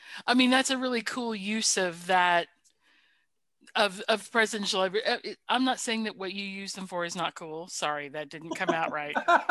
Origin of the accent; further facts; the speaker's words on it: the South, United States; because I'm from the South and I understand what y'all means.